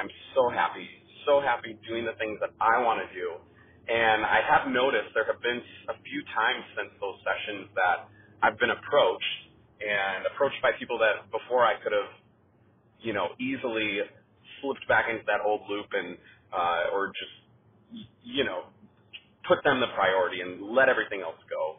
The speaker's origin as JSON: {"language": "English", "region": "Midwest", "country": "United States", "said": "I was raised Baptist my whole life and I'm from the Midwest."}